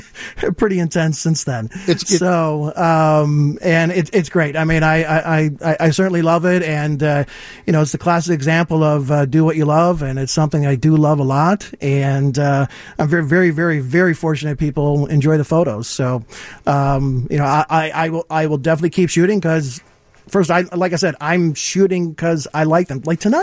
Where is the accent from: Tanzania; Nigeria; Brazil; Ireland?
Ireland; now in Chicago, United States; So I'm originally from Ireland, so I would do a lot of photography in Ireland.